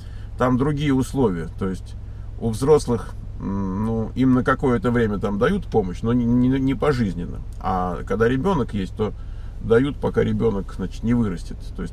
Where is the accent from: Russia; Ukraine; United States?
Russia; North Ossetia–Alania; Сам я из Северной Осетии.